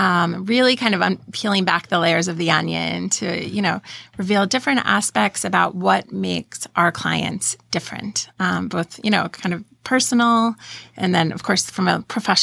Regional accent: Pennsylvania, United States; I grew up in Pennsylvania.

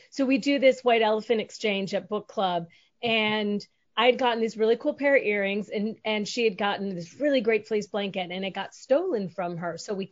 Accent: Chicago, Illinois, United States; I'll tell you that I'm from Chicago

